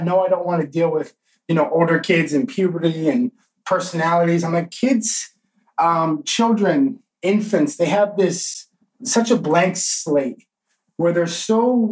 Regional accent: Vermont, United States; now in Miami, United States; Right now, I am in Miami. I'm not originally from South Florida or the Miami area. I'm from up north, Vermont

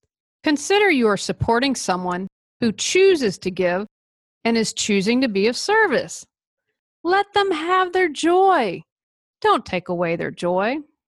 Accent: the South, United States; I am from the South and had to learn about bless your heart.

